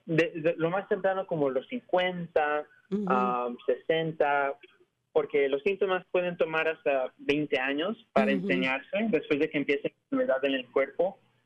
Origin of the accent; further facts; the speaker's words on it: Mexico; yo siendo mexicano, tengo que, usted entiende, tenemos que soportar a nuestra gente